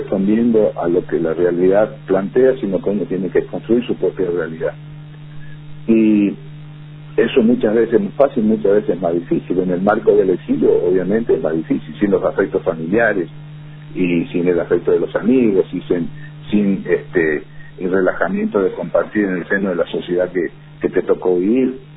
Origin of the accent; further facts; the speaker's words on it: Argentina; also born or lived in Paraguay; Hice la escuela primaria, la secundaria en Argentina, mi cultura era argentina.